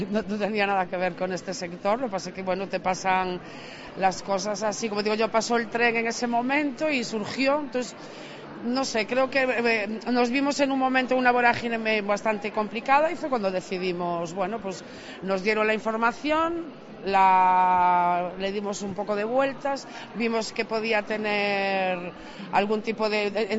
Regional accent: Corcubión, Galicia, Spain; nosotros somos de Corcubión, de Costa da Morte

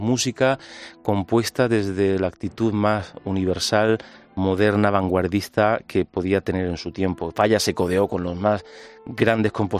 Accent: Granada, Andalusia, Spain; yo vengo de ahí de alguna manera, vengo de Andalucía, de Granada

